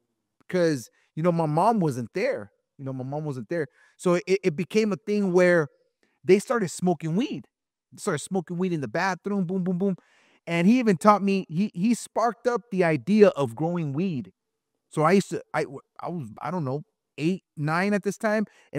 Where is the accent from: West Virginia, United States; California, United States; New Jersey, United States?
California, United States; Santa Ana; born there; I was born in Santana, Orange County. A lot of people might think, oh, you know, he's from San Diego. I almost feel like I'm from San Diego because, I mean, we ran away.